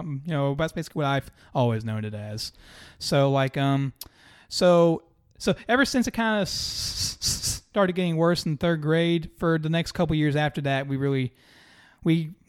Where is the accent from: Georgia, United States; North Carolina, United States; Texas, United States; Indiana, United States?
North Carolina, United States; Monroe; also born or lived in Charlotte; I was born in Charlotte, but I was actually raised here in this area of Union County in the Monroe, Wingate kind of area.